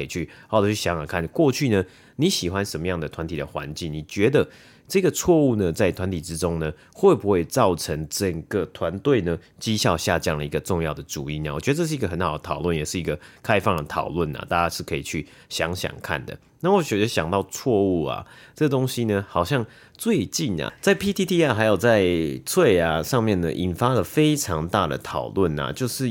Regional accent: Taiwan; 其实身为台湾人，身为亚洲人的我们呢

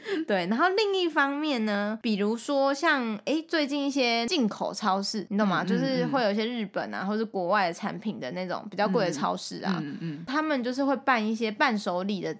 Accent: Chiayi, Chiayi County, Taiwan; 甚至我们故乡嘉义

